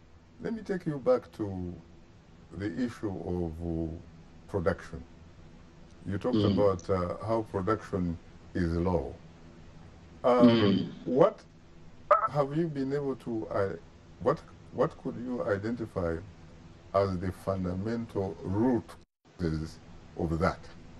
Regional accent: Kabale, Western Region, Uganda; I come from Kabale, southwestern Uganda

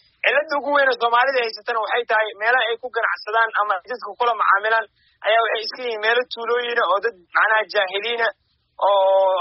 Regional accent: South Africa; Waddankan ayaan ku koray oo waqti badan joogaa

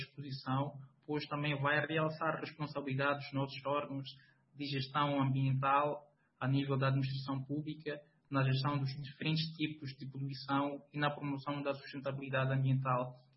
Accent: Sabie, Maputo, Mozambique; na minha terra natal, que é o posto administrativo de Sábia, distrito de Moamba.

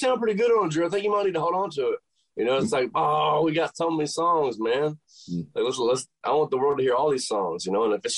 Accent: Tennessee, United States; I'm from Tennessee, so the Bridgestone Arena would be like, you know, a dream.

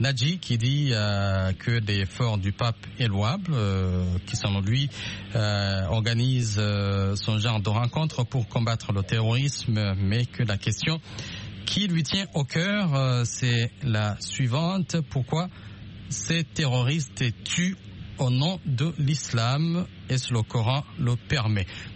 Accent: Burundi; parce que je suis aussi originaire du Burundi.

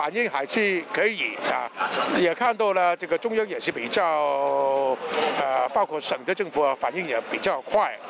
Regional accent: Hong Kong; 我们香港人当然是感到非常的气愤

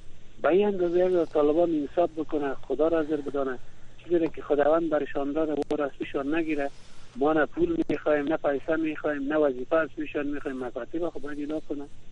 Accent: Kabul, Afghanistan; از کابل هستم.

